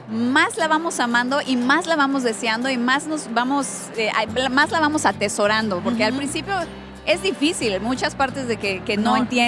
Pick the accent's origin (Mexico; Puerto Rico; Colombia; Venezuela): Mexico; Pero como mexicana veo la misericordia de Dios, amén, para México.